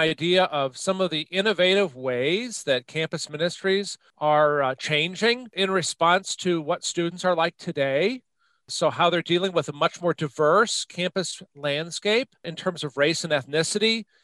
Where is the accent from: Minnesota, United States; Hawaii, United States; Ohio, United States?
Minnesota, United States; Minneapolis; I was going to go to the Twin Cities, which is actually my hometown, Minneapolis-St. Paul